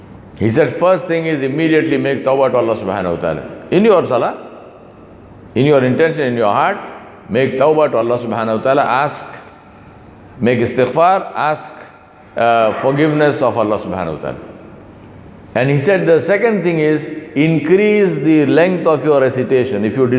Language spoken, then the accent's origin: English; Hyderabad, Telangana, India; Because I came from Hyderabad, we had no such thing. There were no apartment buildings in Hyderabad.